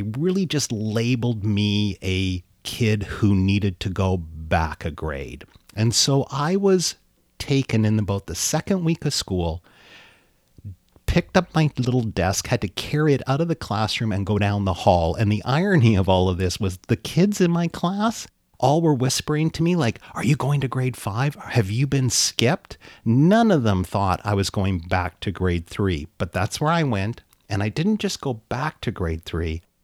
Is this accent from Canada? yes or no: yes; Powell River, British Columbia, Canada; born there; So I was born in Powell River, British Columbia, and Powell River is 170 kilometers sort of straight north up the coast of Vancouver.